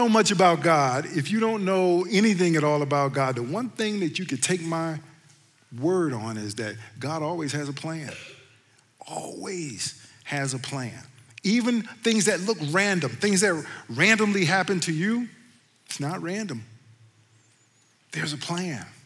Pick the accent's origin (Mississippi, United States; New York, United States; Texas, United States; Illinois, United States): Mississippi, United States; Hattiesburg; I grew up in Hattiesburg, Mississippi, 60 miles from the Gulf of Mexico.